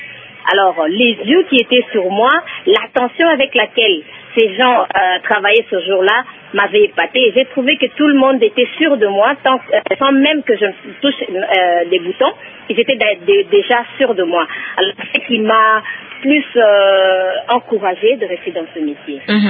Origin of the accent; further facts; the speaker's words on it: Lubumbashi, Haut-Katanga, DR Congo; born there; now in Kinshasa, DR Congo; Comme je suis née à Lubumbashi, nos parents nous ont exigé d'attendre dans des écoles catholiques.